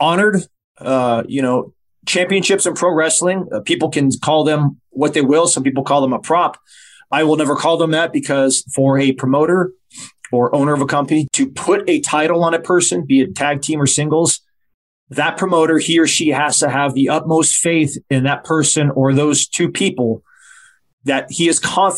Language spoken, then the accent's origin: English; California, United States; You know, we're all guys from Southern California, so we're climatized. So everywhere's cold to us.